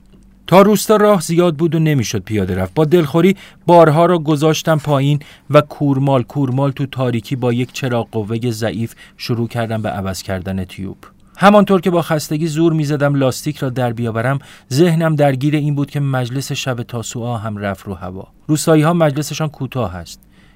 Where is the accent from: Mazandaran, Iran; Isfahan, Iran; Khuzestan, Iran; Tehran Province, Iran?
Tehran Province, Iran; Tehran; البته خودم تهرانیم.